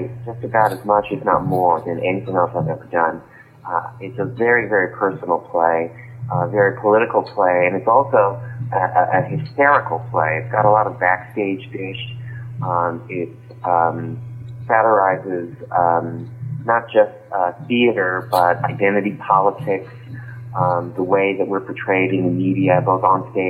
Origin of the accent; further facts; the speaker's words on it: San Francisco, California, United States; I grew up in San Francisco, one of nine kids.